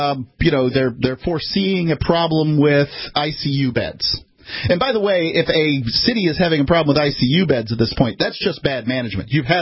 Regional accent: Florida, United States; I learned this at a young age. I'm from Florida, as are you, Ian.

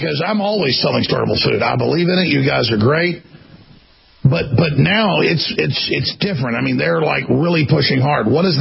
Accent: United States; as a father, as a patriot, as an American, as somebody concerned about China

